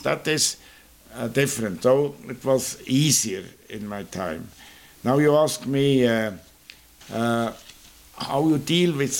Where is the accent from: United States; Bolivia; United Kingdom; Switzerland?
Switzerland; English is a second language; We are neighbor from France or for France, but we are not member of the European Union.